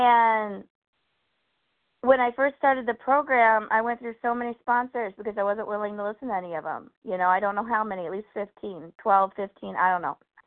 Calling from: Kenosha, Wisconsin, United States; from Kenosha, Wisconsin, and grateful to be on the meeting this morning.

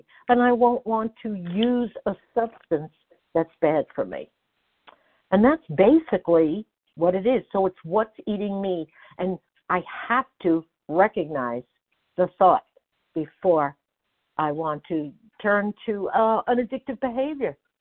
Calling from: Nevada, United States

